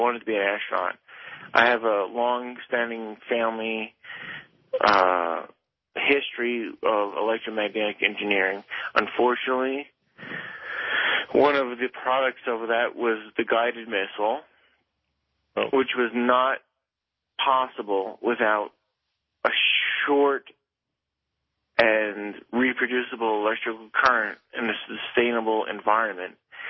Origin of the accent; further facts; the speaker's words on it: Colorado Springs, Colorado, United States; I am from Colorado Springs